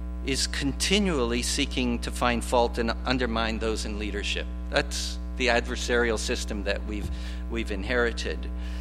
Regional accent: Montreal, Quebec, Canada; when I was growing up in Montreal

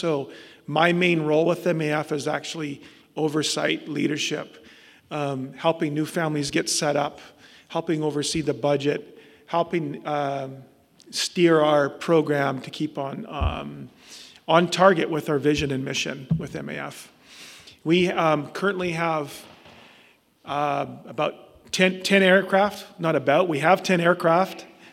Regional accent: Canada; growing up in Canada in kind of a first world country, and you move to a more developing country

